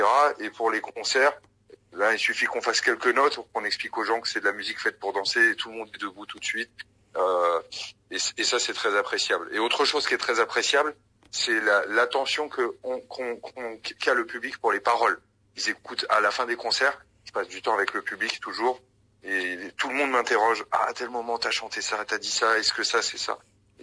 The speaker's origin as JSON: {"language": "French", "town": "Paris", "region": "Île-de-France", "country": "France", "tie": "born or raised there", "said": "moi, j'ai grandi à Ménilmontant, donc c'est un quartier où il y a beaucoup d'Algériens, notamment des Kabyles, mais pas que, il y a beaucoup d'Algériens en général."}